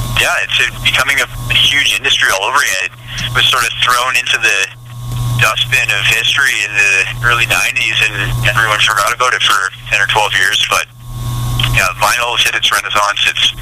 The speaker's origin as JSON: {"language": "English", "country": "Canada", "said": "Yeah, we're from Canada. We're based out of Winnipeg."}